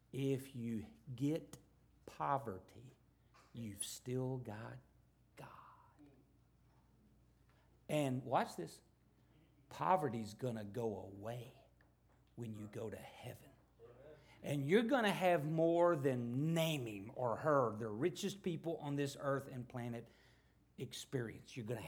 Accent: Arkansas, United States; So we all said, steady study, because we're from Arkansas, you know, so it just, we all fit.

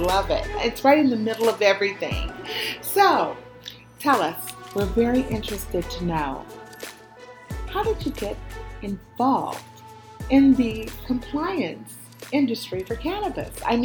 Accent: Oakland, California, United States; Well, I'm from Oakland as well.

